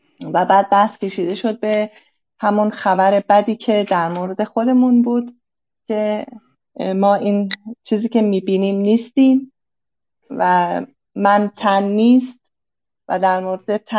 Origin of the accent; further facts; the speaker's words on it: Shiraz, Fars, Iran; من از شیراز.